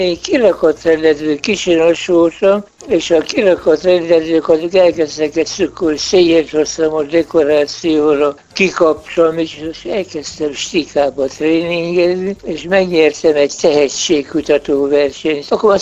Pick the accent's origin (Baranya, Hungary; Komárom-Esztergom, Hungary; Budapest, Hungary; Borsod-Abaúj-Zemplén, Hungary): Budapest, Hungary; Újpest; born there; 1917. július 5-én Újpesten születtem.